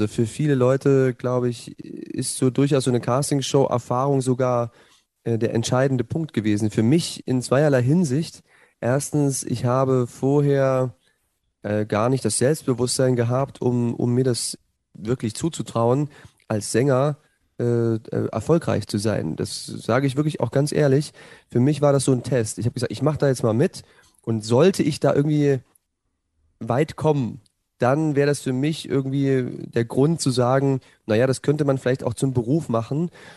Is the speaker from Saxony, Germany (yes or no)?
yes; Zwickau, Saxony, Germany; in Zwickau in Sachsen, wo ich aufgewachsen bin.